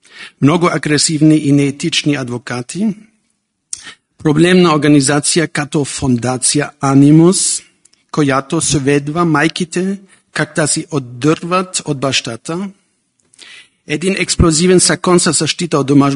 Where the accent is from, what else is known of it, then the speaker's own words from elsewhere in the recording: Nuremberg, Bavaria, Germany; now in Sofia, Bulgaria; от Нюрнберг съм и живея в София по 10 дни в месеца.